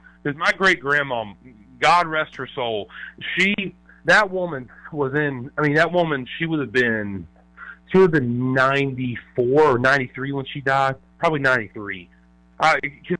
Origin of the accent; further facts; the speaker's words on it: Lynchburg, South Carolina, United States; I grew up in Lynchburg, South Carolina, which is, you know, back into Sumter County, first little part of Lee County where I was at.